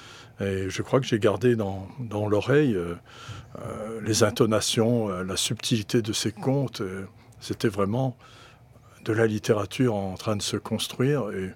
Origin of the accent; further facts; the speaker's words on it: Brittany, France; je suis breton d'origine, que ma famille vit à l'île Maurice